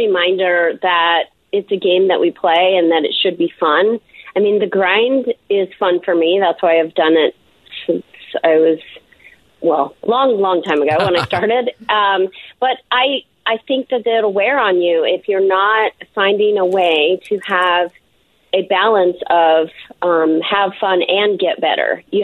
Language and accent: English; Salt Lake City, Utah, United States; also born or lived in Oregon; And I actually was born in Oregon, just so you know. I lived some other places when I was tiny, tiny, but I've been in Salt Lake since 83